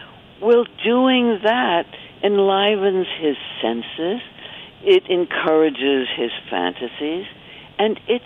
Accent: New York City, New York, United States; I live in Greenwich Village, and I was born and brought up in New York, so to me, life beyond New York is all one vast wilderness.

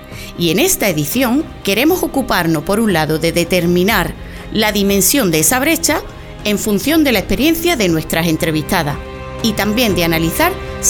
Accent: Andalusia, Spain; periodista onubense

